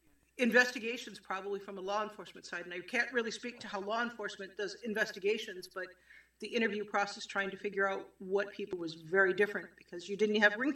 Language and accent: English; Illinois, United States; I grew up in Illinois outside of Chicago